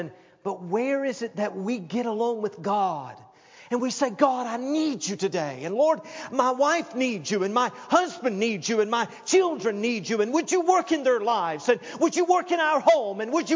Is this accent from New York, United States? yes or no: no; Knoxville, Tennessee, United States; Oh, I went to church growing up in Knoxville, Tennessee.